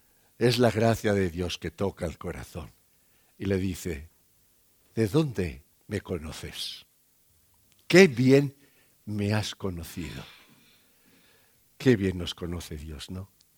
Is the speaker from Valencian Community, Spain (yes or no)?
yes; Nazaret, Valencian Community, Spain; born there; Yo nací en Nazaret. Sí, sí, yo nací en Nazaret de Valencia, ¿eh?